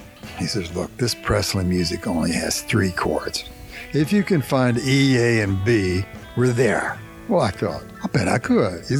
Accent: Florence, Alabama, United States; I grew up in Florence, Alabama, which is part of the Muscle Shoals area.

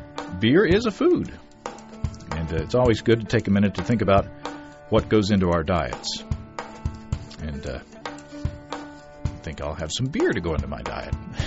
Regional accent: Hot Springs, Arkansas, United States; I'm from Hot Springs, Arkansas, and I grew up loving the Beverly Hillbillies.

